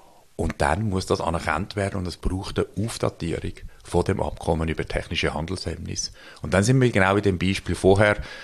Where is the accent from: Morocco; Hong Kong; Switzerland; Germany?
Switzerland; Das heisst, bei uns in der Schweiz, wir kommen das gar nicht mit über